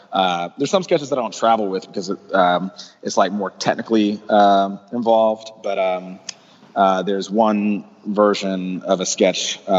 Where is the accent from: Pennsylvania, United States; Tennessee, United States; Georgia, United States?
Georgia, United States; Atlanta; I'm from Atlanta, yeah.